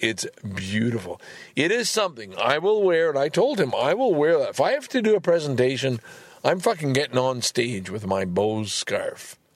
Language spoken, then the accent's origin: English; Valleyfield, Quebec, Canada; I know that because I'm from Valleyfield.